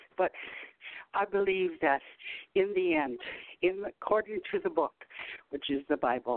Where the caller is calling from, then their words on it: Austin, Minnesota, United States; Yes, I'm calling from Minnesota.